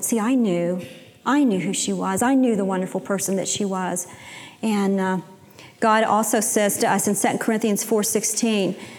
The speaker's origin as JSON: {"language": "English", "region": "West Virginia", "country": "United States", "moved": "as an adult", "said": "And then I married Chip, and we moved away from West Virginia. We moved to Texas."}